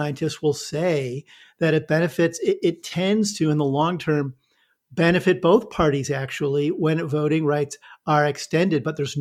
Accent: Illinois, United States; You know, Charlie, like you, I'm a Midwestern boy. I grew up in Northern Illinois and went to New York for grad school

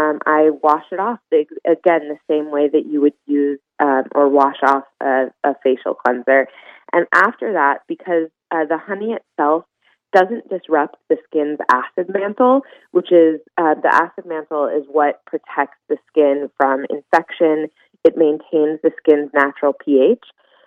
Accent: Hawaii, United States; My mom, I grew up in Hawaii, and my mom made most of the products for the spas and resorts that were in the island.

